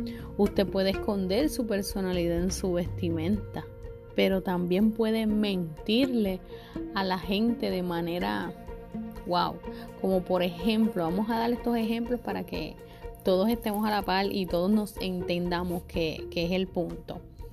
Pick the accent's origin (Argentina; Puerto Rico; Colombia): Puerto Rico; Todavía en mi país, Puerto Rico